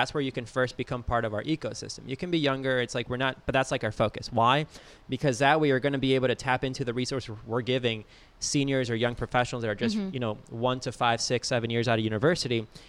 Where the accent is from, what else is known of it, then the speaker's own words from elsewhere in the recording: Joliet, Illinois, United States; And for me, I'm from Joliet, Illinois.